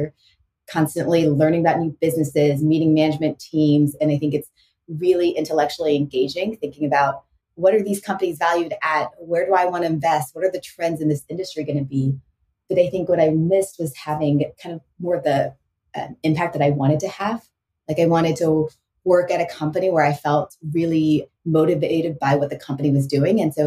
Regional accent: Houston, Texas, United States; You know, growing up in Houston, Texas, both my parents were math scientists.

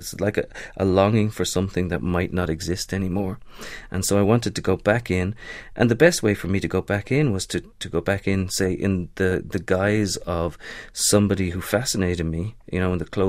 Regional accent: Dublin, Leinster, Ireland; I'm from Dublin. My folks still live in Dublin. I got brother and sister over there too, and I go home 5-6 times a year.

